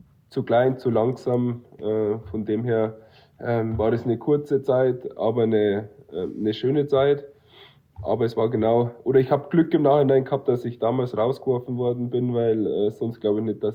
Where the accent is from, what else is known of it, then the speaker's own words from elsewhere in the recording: Bavaria, Germany; ich komme aus der Nähe von München